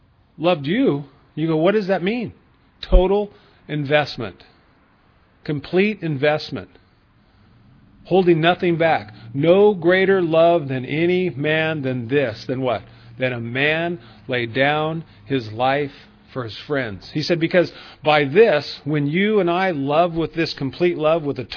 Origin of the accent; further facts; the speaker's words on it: Bakersfield, California, United States; I'm from Bakersfield, okay?